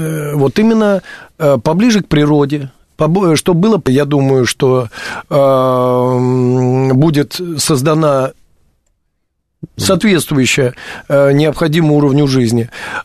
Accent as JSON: {"language": "Russian", "region": "Moscow", "country": "Russia", "tie": "born there", "said": "я родился в Бауманском районе, там не самый плохой район. Но у нас ведь еще есть новая Москва, не освоена."}